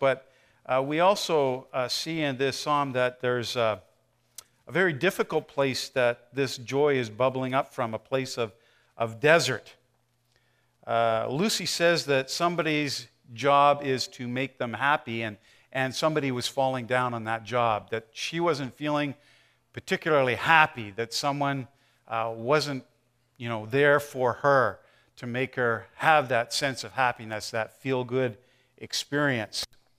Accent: Canada; I'm a Canadian. I should be happy and say sorry to everybody, right?

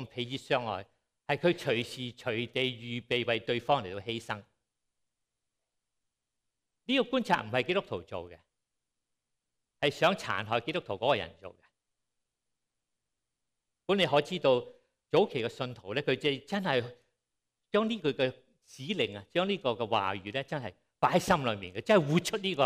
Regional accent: Hong Kong; moved away; 我很小时候在香港，我1968年离开香港

